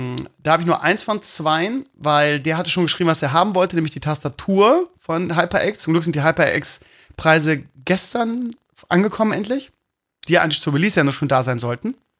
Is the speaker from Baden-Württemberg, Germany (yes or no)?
no; Bremen, Germany; Ja, ich bin Bremer.